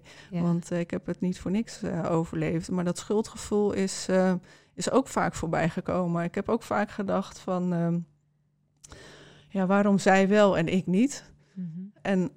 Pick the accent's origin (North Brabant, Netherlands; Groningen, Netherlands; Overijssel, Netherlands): Groningen, Netherlands; En ik kom uit Groningen. Dus misschien lag het aan de Groningse nuchterheid.